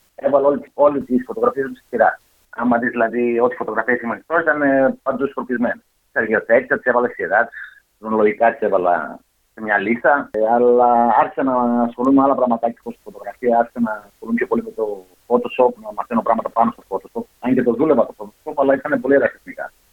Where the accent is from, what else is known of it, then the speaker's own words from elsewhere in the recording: Thessaloniki, Central Macedonia, Greece; Να πω καταρχήν ότι είμαι ο Θεσσαλονικιός που μπήκα τρεις φορές στο Μαϊάμι